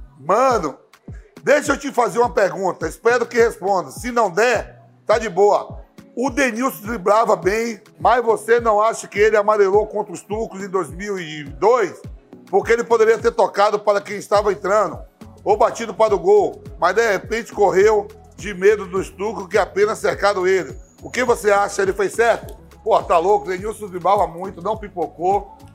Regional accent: Bahia, Brazil; Ô irmão, porra, sou um bom baiano, cara.

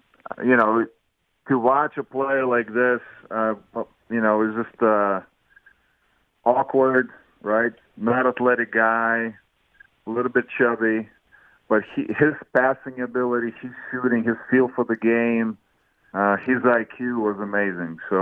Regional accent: Lithuania; Well, I grew up around basketball. You know, Lithuania is basketball is number one sport by a mile. And my dad played, so I was around

